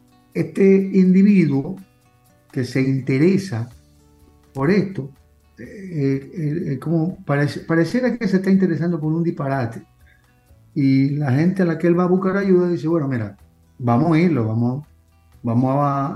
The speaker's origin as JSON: {"language": "Spanish", "country": "Dominican Republic", "said": "si lo decimos como dominicano."}